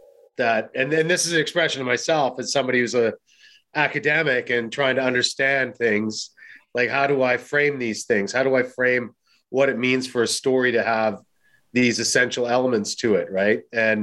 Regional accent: California, United States; And I spent a lot of time growing up in California.

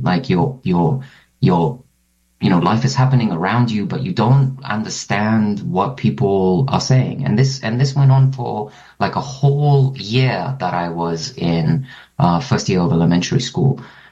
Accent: Cyprus; And it's interesting growing up in Cyprus because in schools you're taught proper Greek. But speaking to folks, like even outside during recess, like you switch to Cypriot dialect.

